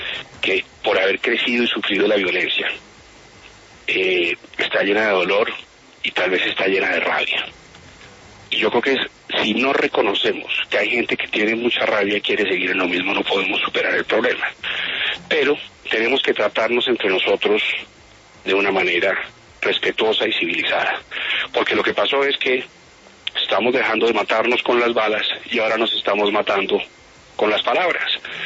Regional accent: Colombia; nosotros estamos hoy como sociedad es esta profunda división que tenemos como colombianos y entre colombianos

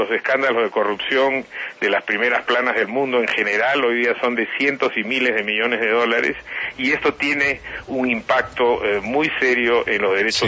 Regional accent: Peru; yo soy peruano y hablo en general de la región

